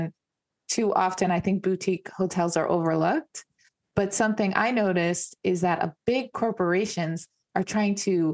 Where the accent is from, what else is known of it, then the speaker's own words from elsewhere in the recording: New York, United States; because when I was younger as well, my mom would take us, I'm from New York, and we didn't get to stay at hotels